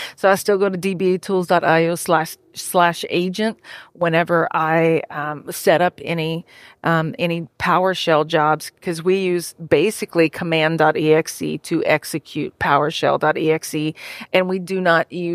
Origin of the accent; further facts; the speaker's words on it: Louisiana, United States; accent: Cajun; My mouth is dry, so you're going to hear my Cajun accent, and I'm kind of tired.